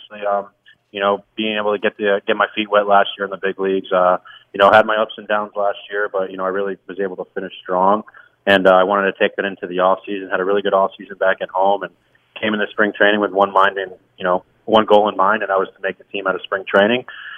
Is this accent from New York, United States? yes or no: yes; Levittown, New York, United States; Yep, I was born in Long Island, Levittown. Well, Syosset, but I lived in Levittown for 9 years growing up. So definitely an old place to call home.